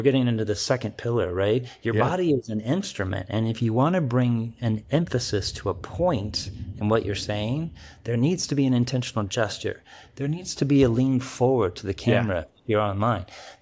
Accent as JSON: {"language": "English", "region": "Kansas", "country": "United States", "tie": "born or raised there", "said": "That's my, I grew up in Kansas. We say all y'all, and I know that your partner is also from Texas."}